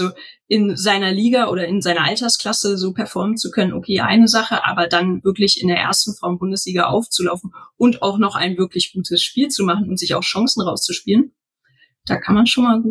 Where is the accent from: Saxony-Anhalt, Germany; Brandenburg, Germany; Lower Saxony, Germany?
Lower Saxony, Germany; Göttingen; Ich komme aus Göttingen damals noch und bin immer nach Wolfsburg gependelt mit dem Zug.